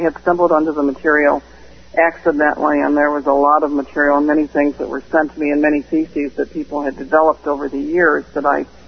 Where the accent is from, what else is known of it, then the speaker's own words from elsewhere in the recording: Fort Wayne, Indiana, United States; moved away as an adult; also born or lived in Michigan / Ohio; I was born and raised in Indiana, where you originate from. I grew up in Fort Wayne. And had been in Michigan most of my adult life, with a couple of years in Ohio in between.